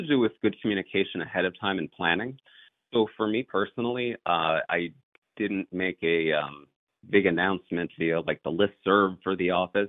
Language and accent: English; New York City, New York, United States; As I was growing up in New York City, my group of friends, we were kind of sequestered into an accelerated classroom program.